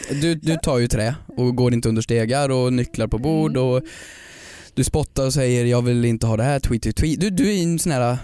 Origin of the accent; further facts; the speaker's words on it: Värmland, Sweden; Och minst då hemma i Värmland i alla fall.